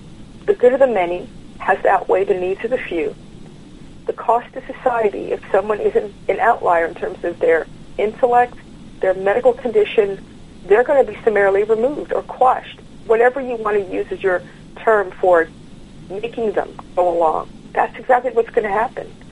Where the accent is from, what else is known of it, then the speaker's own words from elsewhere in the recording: United States; I'm an American, right? And I'm proud to be an American.